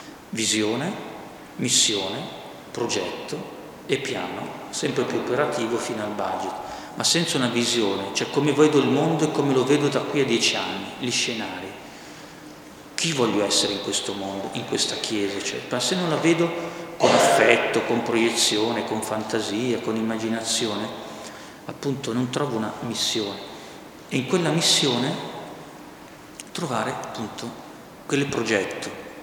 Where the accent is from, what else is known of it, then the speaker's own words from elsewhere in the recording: Milan, Lombardy, Italy; born there; Io sono nato a Milano